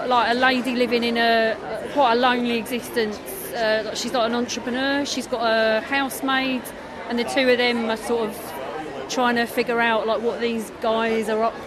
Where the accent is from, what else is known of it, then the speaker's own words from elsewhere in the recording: East of England, United Kingdom; accent: Glaswegian; now in Glasgow, United Kingdom; I'm from Glasgow. I'm married. My wife's Glaswegian, so I've been living there for years. But obviously, I'm originally from Essex. You never lose the accent.